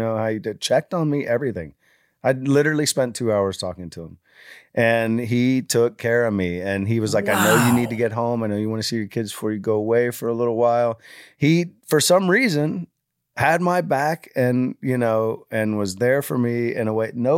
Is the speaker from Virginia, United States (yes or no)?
yes; Virginia, United States; He's from Virginia. I'm from Virginia.